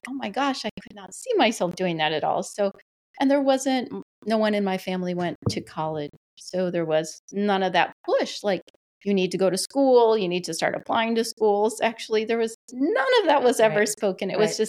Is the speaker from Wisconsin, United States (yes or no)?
yes; Wisconsin, United States; also born or lived in Chicago; I was born in Chicago. My mom had, I had two stepdads and we ended up moving to Wisconsin. And I ended up growing up on an Indian reservation from the age of 8 to 18.